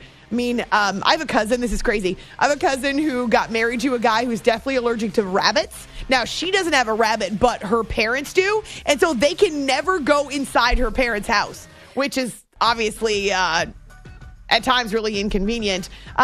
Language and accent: English; New Hampshire, United States; also born or lived in Oklahoma; I grew up in New Hampshire, so I love snow.